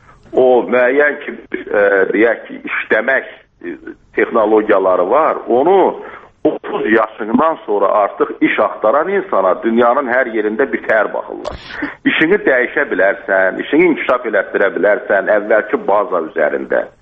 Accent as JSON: {"language": "Azerbaijani", "region": "Qazax District", "country": "Azerbaijan", "said": "qardaş, mən də qazaqlıyam."}